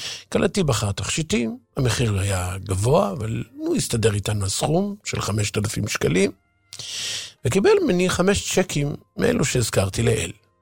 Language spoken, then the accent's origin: Hebrew; Jerusalem, Jerusalem District, Israel; גדלתי בירושלים בשכונות הישנות, במסלול הרגיל, תלמוד תורה, הפגנות, מלחמות השבת וכו'.